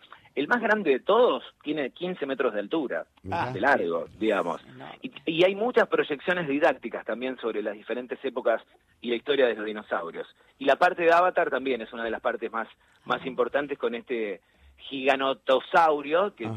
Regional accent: Rosario, Santa Fe, Argentina; also born or lived in Buenos Aires; vengo de Rosario en realidad y hace algunos años también trabajando mucho en Buenos Aires.

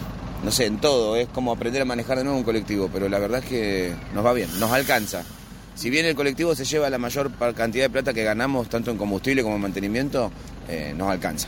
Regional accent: Bariloche, Río Negro, Argentina; mira, nosotros somos de acá de Bariloche

